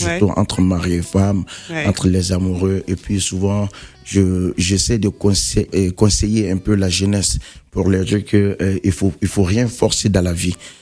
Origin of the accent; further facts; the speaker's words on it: Kangaba, Koulikoro, Mali; also born or lived in Côte d'Ivoire; Donc, moi, je suis né en Côte d'Ivoire, mais je suis de Kangaba au Mali, dans le Mandingue profond.